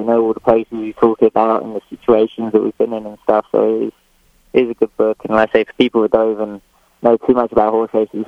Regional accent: England, United Kingdom; So, I was born and raised in England.

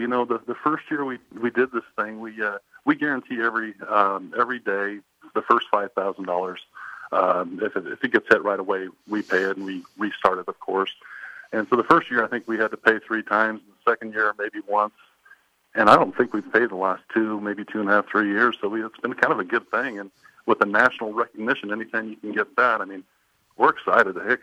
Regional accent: Grand Island, Nebraska, United States; Yeah, born here and then been here ever since. I've been selling cars for the last 28 years.

